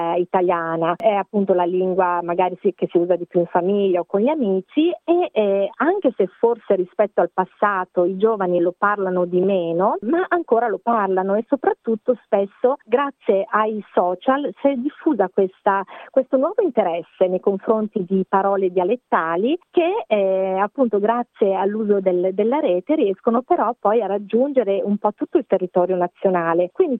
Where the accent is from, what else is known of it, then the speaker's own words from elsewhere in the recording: Milan, Lombardy, Italy; accent: Milanese; now in Australia; io continuo a dire che l'accento milanese non si sente, ma gli altri che non sono di Milano mi dicono no, anche tu hai un accento.